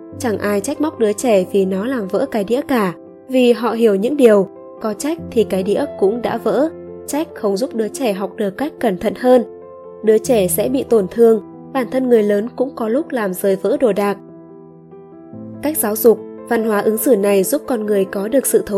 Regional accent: Southern Vietnam, Vietnam; Tôi lớn lên ở miền Nam, phát âm dấu hỏi và dấu ngã như nhau.

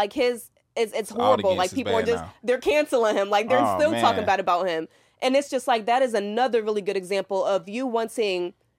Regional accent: New York, United States; now in Atlanta, United States; You know, I'm from New York. I came to Atlanta.

